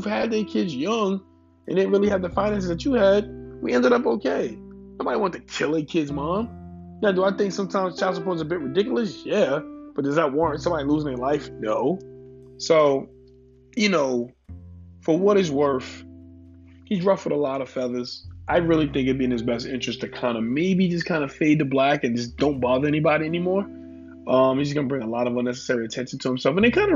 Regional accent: New York, United States; Like, I'm a Yankee, I'm a New Yorker.

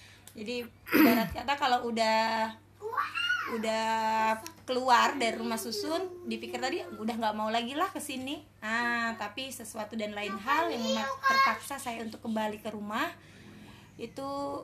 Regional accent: Makassar, South Sulawesi, Indonesia; now in Maros, Indonesia; setelah saya merantau dari Makassar, Alhamdulillah diberi kesempatan untuk sempat tinggal di kota besar di Sulawesi Selatan. Saya tinggalnya di Maros itu tempo hari.

